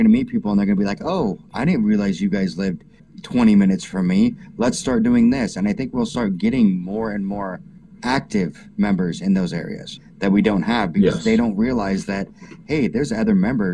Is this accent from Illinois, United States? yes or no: no; Puyallup, Washington, United States; I mean, I've met people that are like, hey, I'm from Puyallup, and I'm like, really? So am I.